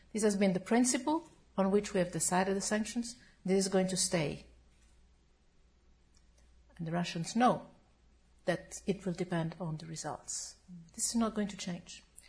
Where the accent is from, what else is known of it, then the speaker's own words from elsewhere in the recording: Rome, Lazio, Italy; I'm from Rome.